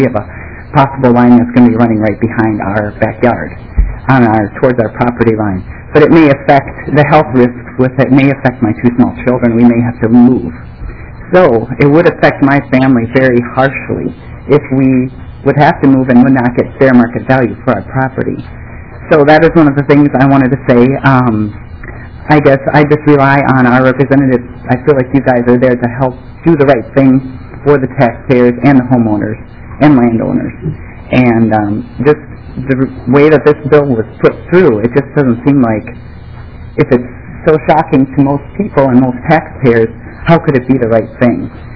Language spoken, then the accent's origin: English; Denison, United States; I'm from Denison area also, down south.